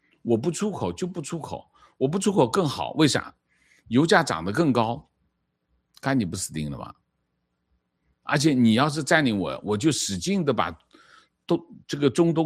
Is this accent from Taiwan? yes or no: yes; Taiwan; 情况我是台湾人，我感觉台湾新闻媒体只报喜不报忧